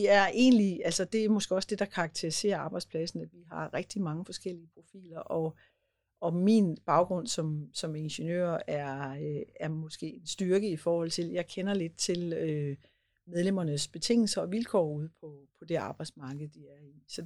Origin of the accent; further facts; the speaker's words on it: Central Denmark Region, Denmark; now in Copenhagen, Denmark; jeg kommer jo egentlig fra det mørke Vestjylland, men okay. Nu er jeg jo ved at have nået en alder, så jeg har boet flere år i København, end jeg har boet i det jyske